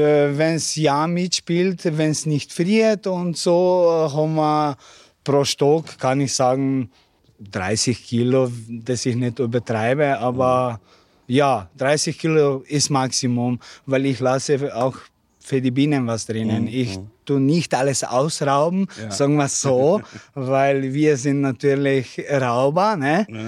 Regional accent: Lenart, Slovenia; Ich komme aus Lenart.

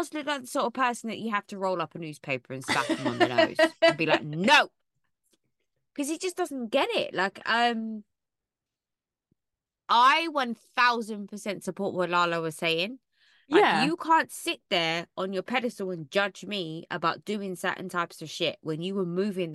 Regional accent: London, United Kingdom; I'm from West London, not East London

